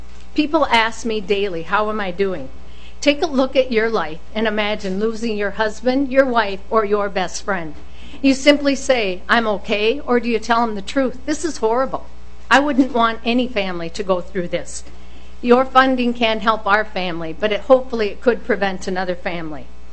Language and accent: English; West Concord, United States; I'm from West Concord.